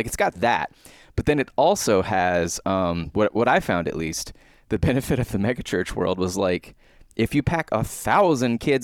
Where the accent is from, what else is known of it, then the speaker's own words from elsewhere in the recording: Atlanta, Georgia, United States; born there; So I was born in Atlanta. And as far as I know, my first church was First Baptist Atlanta